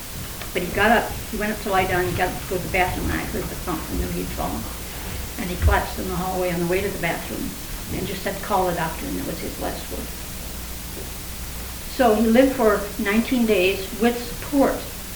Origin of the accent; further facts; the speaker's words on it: Illinois, United States; I'm from Illinois also